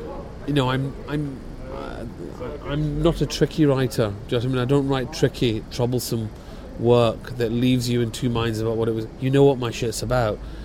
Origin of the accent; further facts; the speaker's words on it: Glasgow, Scotland, United Kingdom; I'm from Glasgow. I grew up watching incredibly political theatre with a capital P.